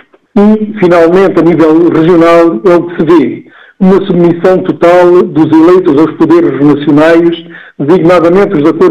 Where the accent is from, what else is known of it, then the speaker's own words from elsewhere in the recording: Vidigueira, Beja, Portugal; em especial os habitantes deste concelho de onde sou natural.